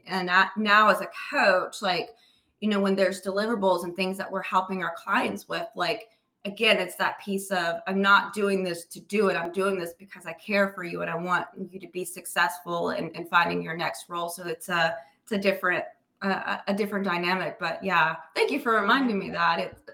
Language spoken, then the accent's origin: English; South Carolina, United States; I'm from South Carolina. I'm like, small town.